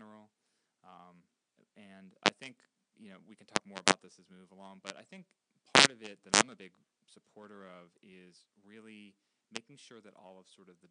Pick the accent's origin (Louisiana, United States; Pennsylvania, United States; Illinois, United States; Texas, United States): Pennsylvania, United States; Pittsburgh; also born or lived in New York / North Carolina / Virginia; So I grew up in Pittsburgh. I went to Cornell University as an undergraduate in New York. Then I went to Duke University Medical Center that I was describing earlier.